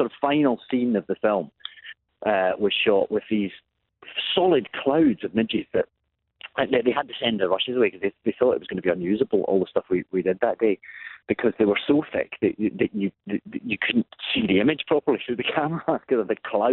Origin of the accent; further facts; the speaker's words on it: Scotland, United Kingdom; Growing up in Scotland, we had his tapes playing on a kind of continual loop.